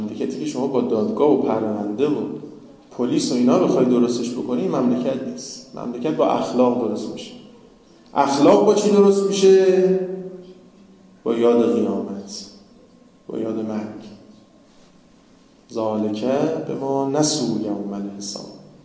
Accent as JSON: {"language": "Persian", "town": "Tehran", "region": "Tehran Province", "country": "Iran", "said": "افتخارم میکنیم هر جا میریم میگیم ما تهرانی هستیم"}